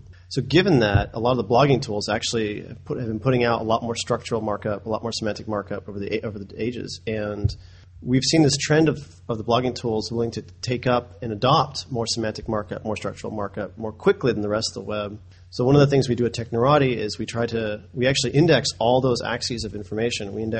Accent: San Francisco, California, United States; Sure. So I'm from San Francisco, California.

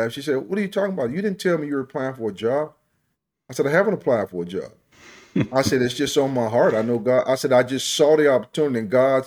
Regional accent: Winston-Salem, North Carolina, United States; Growing up in North Carolina, growing up in Winston-Salem, I was able to see what I call traditional PGA Tour events.

